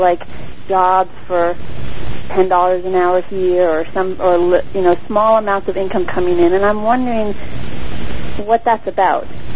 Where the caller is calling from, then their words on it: Ithaca, New York, United States; also born or lived in Brooklyn; Ithaca, New York.